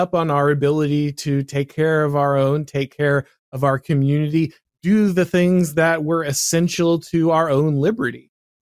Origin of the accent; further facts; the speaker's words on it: Florida, United States; Many people moved to my home state because they recognize that who was in charge mattered, and the fact that Florida was able to go ahead and take serious action on its own